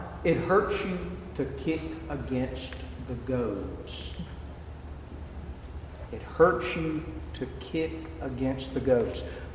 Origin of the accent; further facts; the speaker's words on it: Mississippi, United States; I grew up in Mississippi. I've been a member of the church all my life.